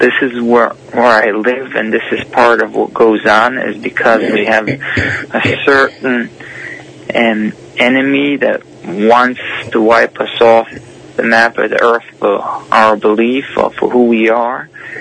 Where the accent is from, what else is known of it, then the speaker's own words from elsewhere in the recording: United States; now in Israel; So me as an American citizen, that I was on the front line in Israel and was able to see it all